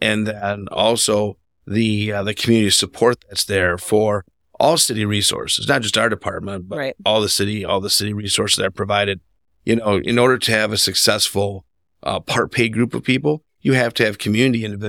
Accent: Saginaw Township, Michigan, United States; I grew up in Saginaw Township, so urbanized neighborhoods and things like that.

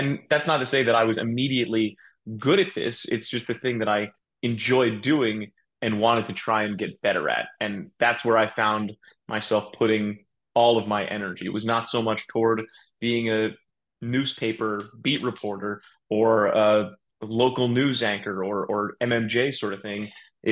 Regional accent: Port Washington, New York, United States; Now, I grew up in Port Washington, New York, which is about 20-ish minutes by train to Shea Stadium, Citi Field, where the Mets play.

